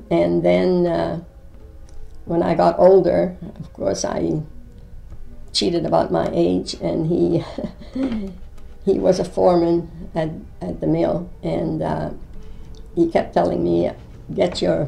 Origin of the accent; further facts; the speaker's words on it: Van Buren, Maine, United States; I was born in Van Buren, Maine.